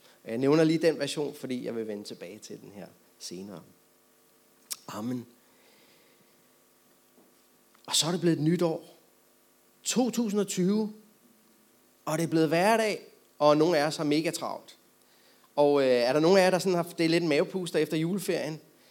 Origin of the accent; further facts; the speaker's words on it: Valby, Capital Region of Denmark, Denmark; og så er jeg jo også fra Valby